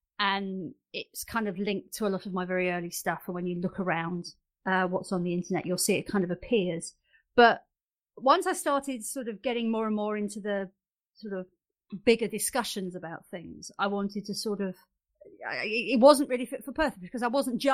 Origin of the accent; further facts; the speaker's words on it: East of England, United Kingdom; talking as an Essex girl, anybody who knows, you know, the United Kingdom, if you mention I come from Essex